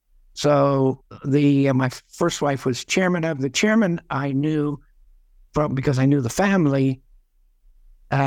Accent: Washington, District of Columbia, United States; I was involved in a diplomatic program in Washington, D.C., which is my hometown.

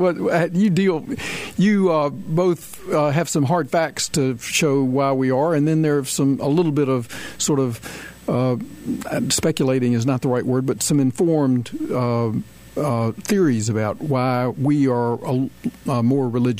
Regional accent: the South, United States; when I was growing up, and I'm pretty old, but when I was growing up in the South

